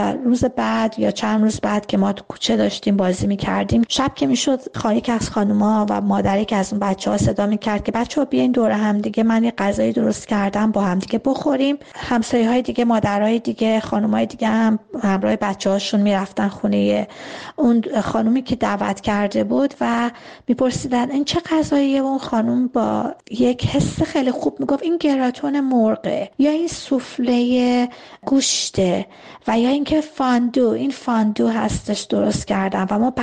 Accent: Abadan, Khuzestan, Iran; در زادگاه بچگیم، زمانی که من بسیار کوچک بودم، در شهر آبادان دوستان و خانواده ها در شبها

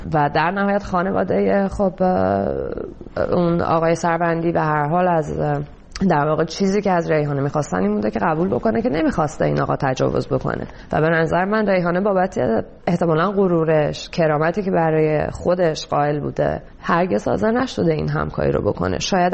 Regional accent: Iran; من از ایران اومدم بیرون

